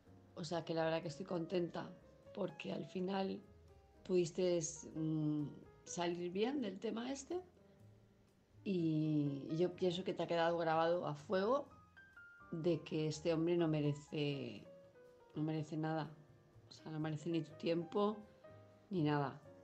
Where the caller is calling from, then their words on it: Palma, Balearic Islands, Spain; de Palma de Mallorca